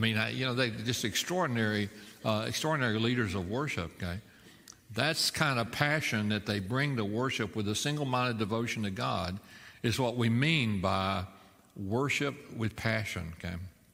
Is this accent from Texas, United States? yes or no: yes; Baytown, Texas, United States; I grew up in Baytown, just down the way.